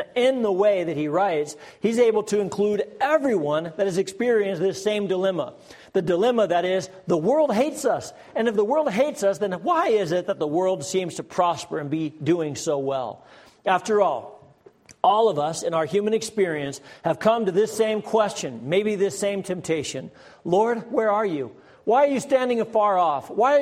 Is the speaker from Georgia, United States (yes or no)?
no; Pueblo, Colorado, United States; But when I was a boy growing up in Pueblo, Colorado, I was growing up in a neighborhood where I was kind of the oddball.